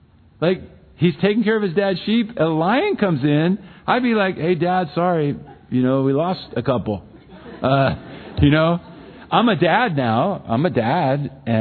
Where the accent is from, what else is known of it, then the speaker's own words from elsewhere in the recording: California, United States; I'm from California. I don't live far from Yosemite, about a three-hour drive.